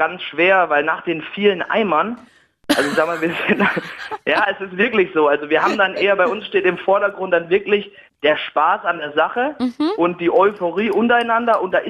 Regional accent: Coburg, Bavaria, Germany; now in Augsburg, Germany; Nee, in Coburg, aber die kommen mich auch öfters mal in Augsburg besuchen

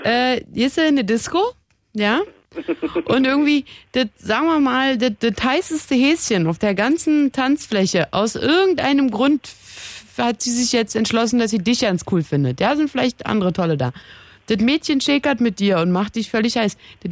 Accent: Berlin, Germany; Wobei, sind wir Berliner größer, oder wie?

